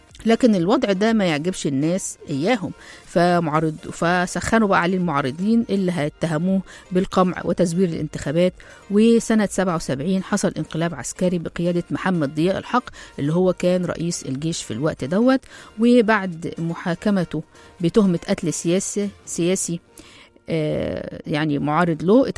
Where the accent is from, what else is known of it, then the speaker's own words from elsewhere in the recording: Egypt; طبعا هتلاقي عندنا في مصر حلايب وشلاتين